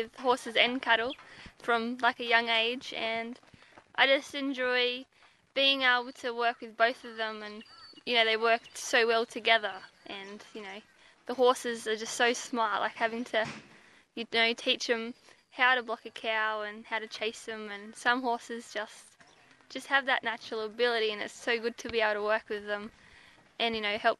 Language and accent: English; Nyngan, New South Wales, Australia; I'm 22 from Nyngan, New South Wales. I'm currently in the stock camp at Pigeonhole Station, Northern Territory.